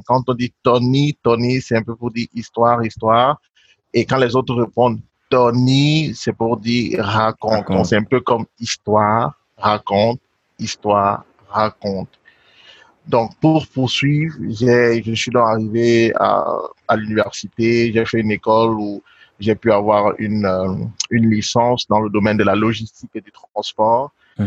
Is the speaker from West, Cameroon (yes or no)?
yes; West, Cameroon; also born or lived in Douala; parce que je suis de l'ouest du Cameroun et à l'ouest il fait froid, je suis né à Douala, il fait chaud.